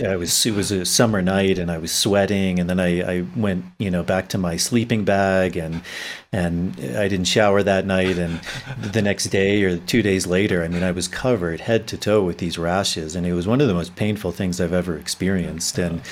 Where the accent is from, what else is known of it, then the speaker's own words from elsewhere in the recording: Virginia, United States; But I grew up in the U.S., in Virginia, actually, okay. Which is interesting because that's also tobacco country.